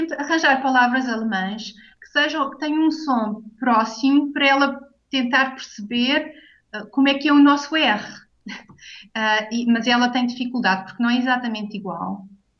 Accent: Azores, Portugal; now in Germany; É bastante frio no inverno, isso faz-me um bocadinho de confusão às vezes, sendo açoriana

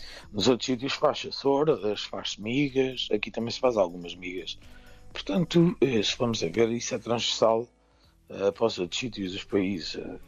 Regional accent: Santarém, Portugal; Eu sou nascido e criado em Santarém

